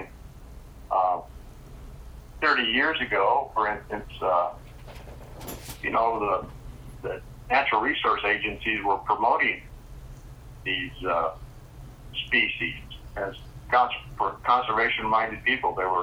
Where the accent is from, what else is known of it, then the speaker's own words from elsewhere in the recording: Iowa, United States; I grew up in Iowa, so I'm pretty much bonded to our landscape, being kind of an outdoor person.